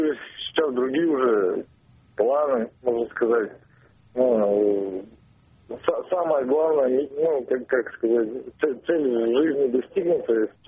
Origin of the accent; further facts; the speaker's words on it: Perm, Perm Krai, Russia; я из Перми.